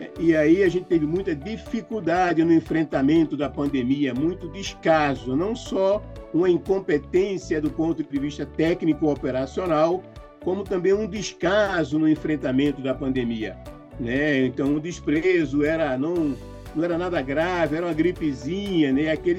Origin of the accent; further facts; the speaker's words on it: Northeast Region, Brazil; now in São Paulo, Brazil; as pessoas das periferias aqui de São Paulo, grande parte delas vem da região Nordeste, de onde eu sou, inclusive.